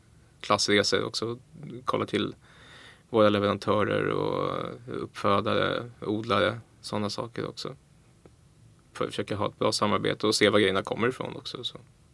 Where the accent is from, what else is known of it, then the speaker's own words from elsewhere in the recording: Stockholm, Stockholm County, Sweden; det var på landet, jag är ju från Stockholm liksom